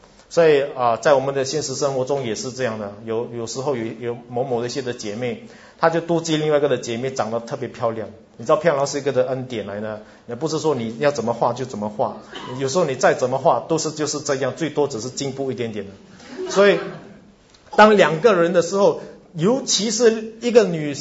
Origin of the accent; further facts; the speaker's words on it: Singapore; 我们新加坡人有当过兵，有做过警察的